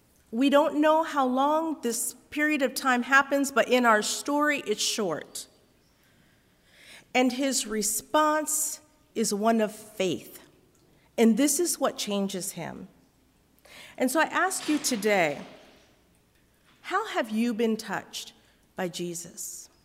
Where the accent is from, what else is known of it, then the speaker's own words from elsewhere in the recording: United States; also born or lived in Costa Rica; I'd been adopted as a baby. I'd grown up in a white Mennonite church community.